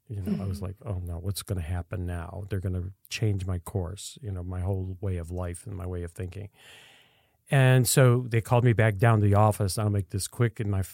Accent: Niagara Falls, New York, United States; Niagara Falls.

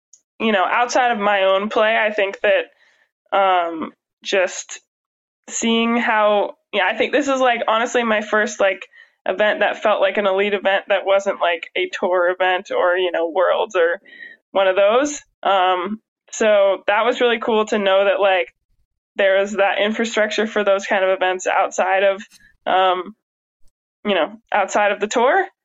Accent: Pacific Northwest, United States; You know, I grew up in the Pacific Northwest, so it's kind of similar, like, you know, a lot of trees, a lot of clouds and fog up in the trees, and just beautiful, beautiful rolling hills and mountains up here

